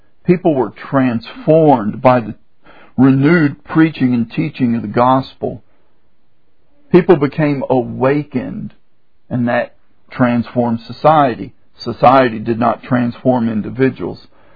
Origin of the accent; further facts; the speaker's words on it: Michigan, United States; we're from Michigan and we've come down here to the so-called Bible Belt